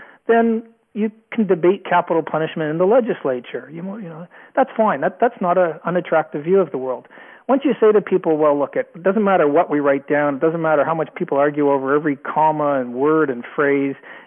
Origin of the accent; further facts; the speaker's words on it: Canada; I'm Canadian originally. I was a second-rate Canadian curler